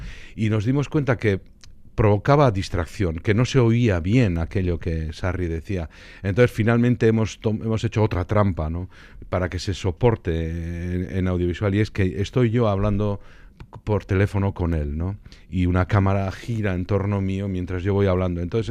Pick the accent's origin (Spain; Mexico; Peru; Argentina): Spain; Basque Country; Y como los vascos, pues somos muy buenos.